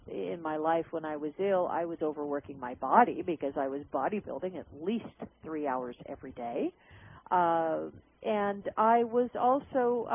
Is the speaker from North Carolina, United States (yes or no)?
no; Alaska, United States; Now, from Alaska, being born and raised in Alaska, I have land back home. And it's wonderful for me to go to Alaska and take a long walk to my nearest neighbor.